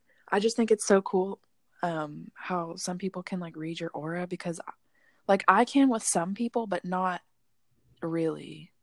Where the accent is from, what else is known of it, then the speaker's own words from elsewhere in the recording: Florida, United States; Well, I'm from Florida, so.